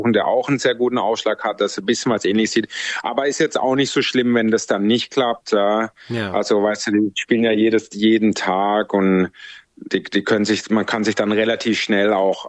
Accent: Germany

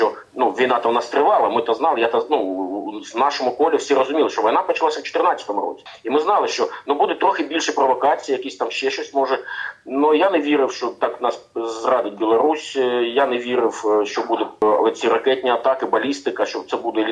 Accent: Luhansk, Luhansk Oblast, Ukraine; born there; я народився в місті Луганськ.

